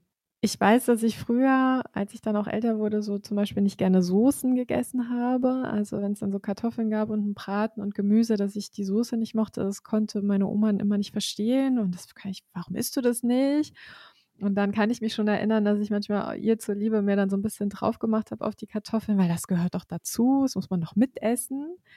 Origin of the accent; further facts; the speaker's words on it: Germany; born or raised there